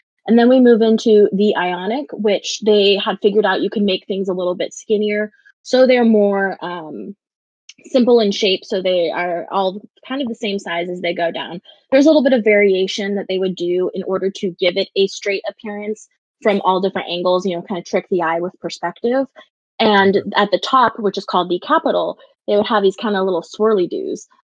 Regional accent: Pacific Northwest, United States; accent: Pacific Northwest; I mean, I don't speak Greek, but that's how I've always said it with my Pacific Northwest accent.

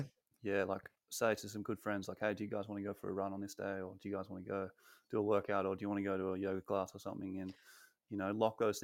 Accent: South Australia, Australia; I'm from South Australia.

